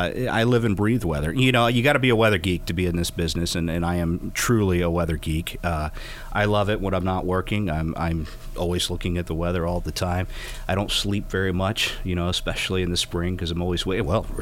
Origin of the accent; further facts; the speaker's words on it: Fort Lauderdale, Florida, United States; born there; I was born in Fort Lauderdale, and my mother came back to Ohio to cool off, I guess, some 20 years ago.